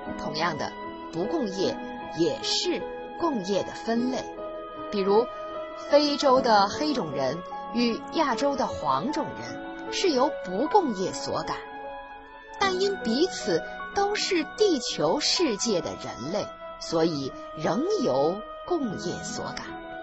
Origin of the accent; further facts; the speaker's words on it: China; 我们中国人最熟悉的